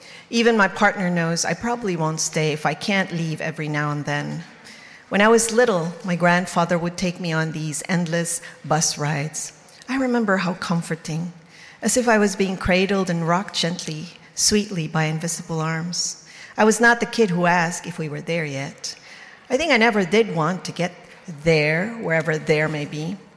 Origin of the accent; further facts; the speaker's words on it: Philippines; I grew up in the Philippines with a celebrity mother who played a character for over 15 years.